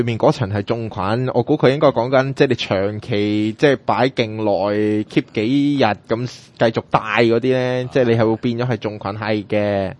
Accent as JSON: {"language": "Cantonese", "country": "Hong Kong", "said": "係啊，我哋香港人口密度係高得。"}